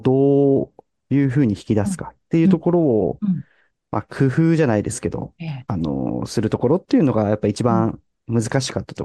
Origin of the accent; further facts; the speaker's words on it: Kumamoto, Japan; 熊本の出身で、大学は、京都の、同志社大学というところに、進学をして、